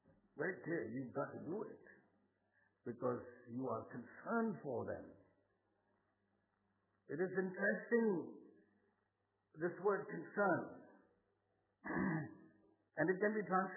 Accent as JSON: {"language": "English", "town": "Pune", "region": "Maharashtra", "country": "India", "tie": "born or raised there", "said": "I grew up in Bishop School, Pune."}